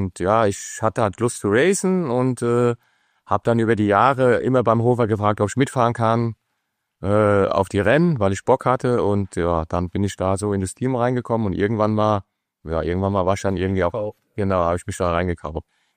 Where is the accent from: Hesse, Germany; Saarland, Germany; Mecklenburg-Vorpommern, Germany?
Hesse, Germany; Frankfurt; Ich bin halt aus Frankfurt und...